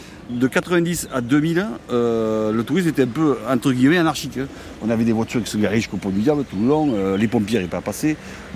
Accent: Saint-Guilhem, Occitanie, France; je suis né à Saint-Guilhem, et j'ai un gros amour pour ce village où mes ancêtres sont nés et où je continue à faire ma vie.

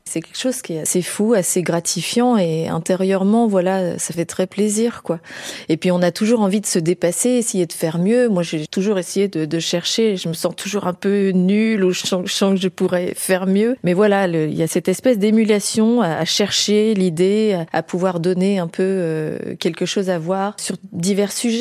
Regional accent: Auvergne-Rhône-Alpes, France; comme je suis de Haute-Savoie

